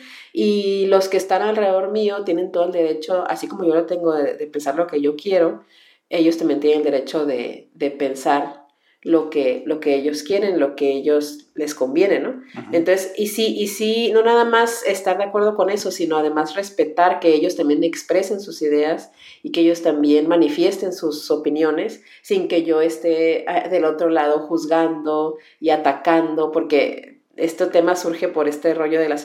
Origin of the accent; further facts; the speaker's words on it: Mexico; estoy a tu lado, somos hermanos, somos mexicanos cuando pensamos igual